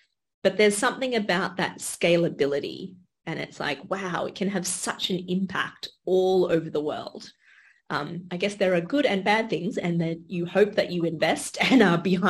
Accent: Australia; I grew up in Australia. So I guess although I'm Indian Australian, I probably identify more as Australian.

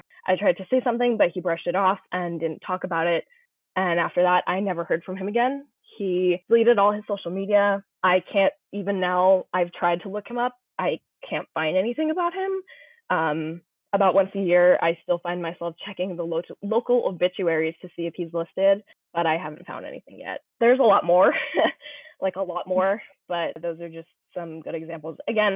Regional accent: New York, United States; Or especially growing up in New York

